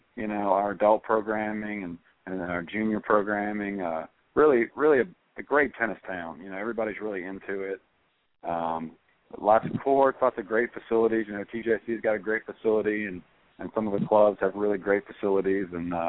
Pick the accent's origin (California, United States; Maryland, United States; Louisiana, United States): Louisiana, United States; New Orleans; You know, I grew up in New Orleans, and you know, I spent my first 18 years there, and my family's still down there.